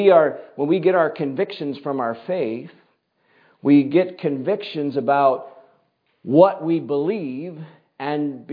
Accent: United States; now in Canada; I kind of assume sometimes, I grew up in the United States, that these principles carry over.

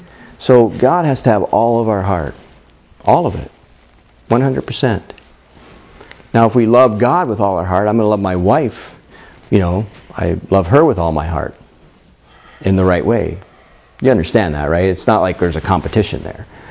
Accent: Pennsylvania, United States; I grew up in Pennsylvania. What's Pennsylvania known for besides...

